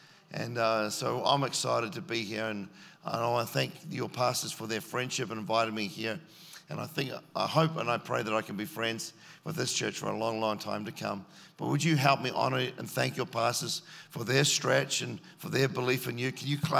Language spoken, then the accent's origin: English; New Zealand; born there; I was born in New Zealand